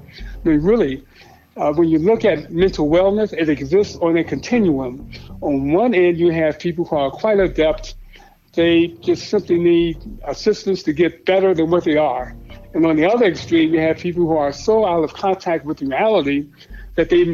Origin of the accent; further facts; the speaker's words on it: Chicago, Illinois, United States; I grew up in Chicago on the South Side. I'm the youngest of three sons. And no one on the South Side of Chicago ever had a psychological problem while I was growing up. I grew up during the 50s and 60s there.